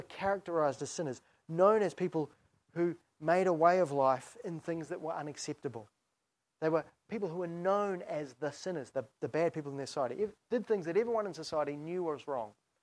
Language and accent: English; New Zealand; When I was in Australia, my Aussie friends always used to think I'd know a lot about sheep because I came from New Zealand.